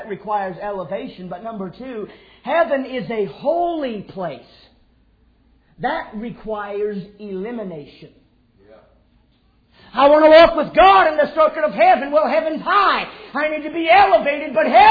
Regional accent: Oregon, United States; also born or lived in California; my dad and I, growing up in Oregon and California many times

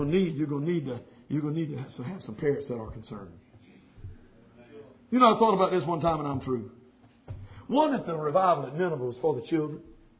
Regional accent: the South, United States; Hey, man, I'm from the South too, but I'm telling you, they got to be reached.

